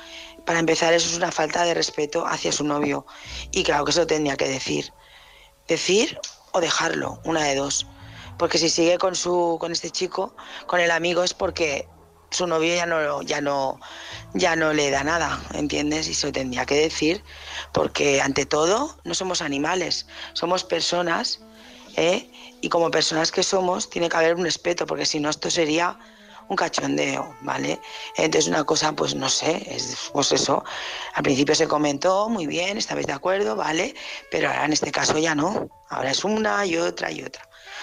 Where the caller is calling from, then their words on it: Barcelona, Catalonia, Spain; de Barcelona